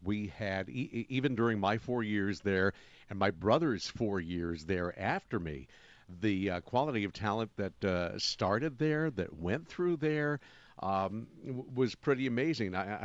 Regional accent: New York, United States; growing up near New York City and going to NBC to watch TV tapings all the time

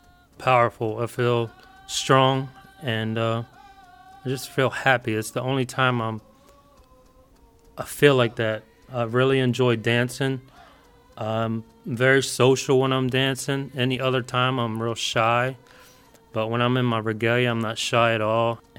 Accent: Baltimore, Maryland, United States; But I grew up in Baltimore. I've always been around it.

